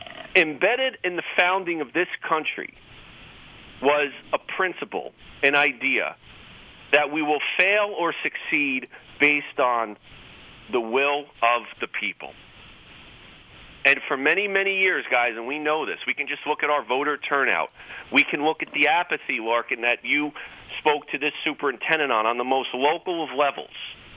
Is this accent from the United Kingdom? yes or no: no; New York, United States; being a New Yorker originally